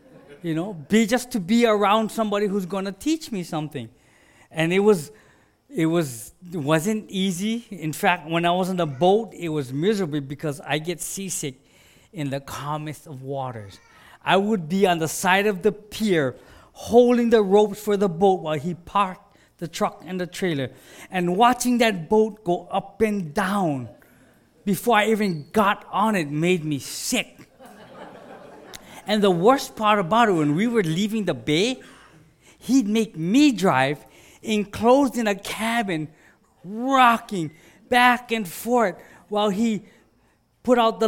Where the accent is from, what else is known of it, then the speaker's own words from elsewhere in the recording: Hawaii, United States; It's like, man, seriously, I'm from Hawaii.